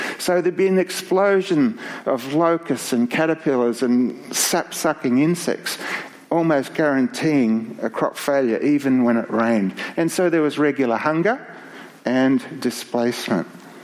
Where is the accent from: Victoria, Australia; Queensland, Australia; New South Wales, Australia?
Victoria, Australia; Myrtleford; when I was a kid growing up in Myrtleford